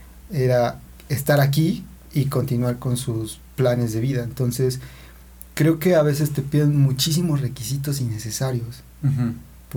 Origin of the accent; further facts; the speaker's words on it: Puebla, Mexico; jamás había salido de México ni de Puebla